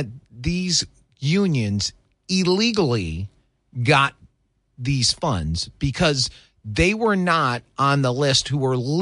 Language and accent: English; Michigan, United States; also born or lived in Washington; Growing up in Michigan and then moving – spending time out there, it is just – it was interesting how different it was out there.